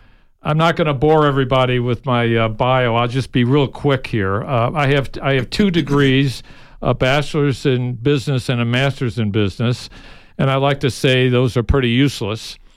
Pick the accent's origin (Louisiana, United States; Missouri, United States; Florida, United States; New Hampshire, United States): Missouri, United States; St. Louis; also born or lived in San Antonio / Chicago / New York / Phoenix; now in Tucson, United States; I was born and raised in St. Louis. I lived in the barrio of San Antonio. I lived for 10 years in Chicago. I lived for another 10 years in Metro New York, also in Phoenix, Scottsdale, and for the last 7 years in Tucson.